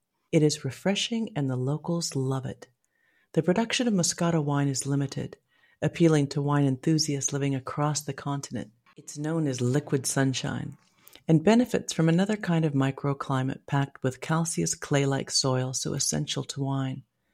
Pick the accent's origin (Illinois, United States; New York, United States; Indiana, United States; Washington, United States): Washington, United States; Seattle; To be fair and slightly nostalgic, I experienced halcyon days growing up in Seattle.